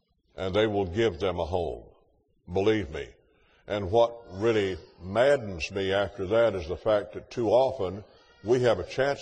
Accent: Alabama, United States; And growing up in Alabama, I grew up under one culture.

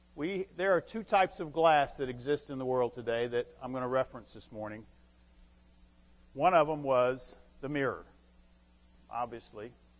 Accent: Alabama, United States; I'm from Alabama. Check.

